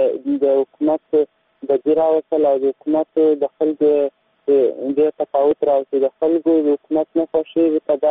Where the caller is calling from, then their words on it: Kandahar, Afghanistan; له کندهار ولایت څخه خبره کوم.